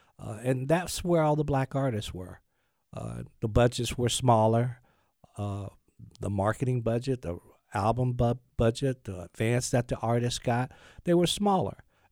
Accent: Gaston, Alabama, United States; I grew up in Gaston, Alabama, which is only an hour and a half from here, 2 hours, 1952, Ray. Mm. And I never went to a black school.

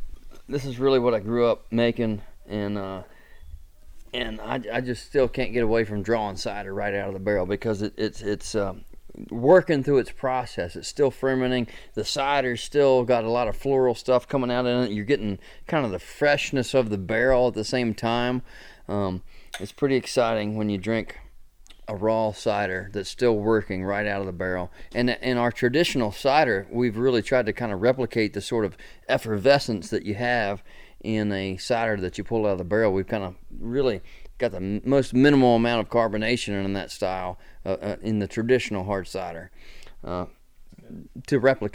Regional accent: Highland, Virginia, United States; Where I grew up in Highland, Virginia, which borders Pendleton and Pocahontas, just about everybody had a cider barrel in their cellar.

